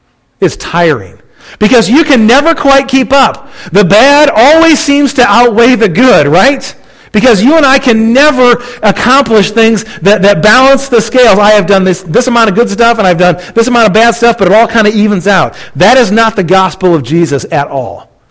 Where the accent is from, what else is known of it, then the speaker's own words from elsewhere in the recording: United States; You know, we grew up in the United States, and Christianity is kind of the national religion.